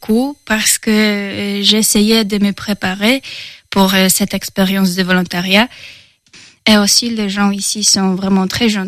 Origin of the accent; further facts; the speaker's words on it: Gdynia, Pomeranian Voivodeship, Poland; born there; French is a second language; Et ma ville natale, Gdynia, il faut profiter des charmes de la mer Baltique.